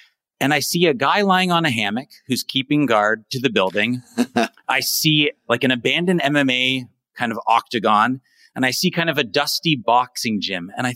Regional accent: Ontario, Canada; now in Ho Chi Minh City, Vietnam; I am from Toronto, but to be more specific, because so many Torontonians say they're from Toronto, I'm actually from the city Barrie, Ontario. I made my way out to Vietnam in 2015

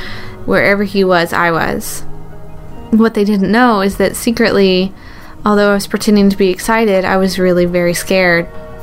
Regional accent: the South, United States; I grew up in the South, and my closest relatives were me and my brother, Tommy, and my cousin, Eddie.

